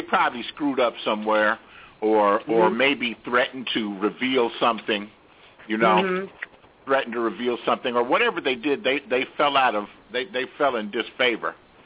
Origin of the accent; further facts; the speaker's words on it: Los Angeles, California, United States; I'm from Los Angeles. We had the Batarang back in 1985.